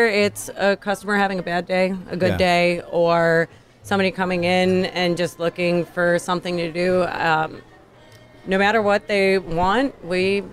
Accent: Cleveland, Ohio, United States; I am from Cleveland, Ohio.

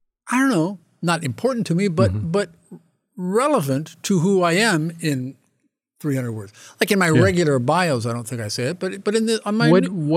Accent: Nebraska, United States; now in New York City, United States; It's a recent tick of mine to say I was born and raised in Nebraska. But I think it does distinguish me from people who grew up in New York City.

